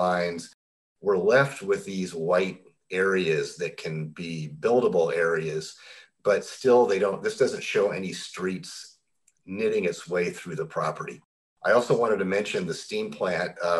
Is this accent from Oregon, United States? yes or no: yes; Eugene, Oregon, United States; So it's really a privilege to be able to be working on such an amazing project here in Eugene in my hometown.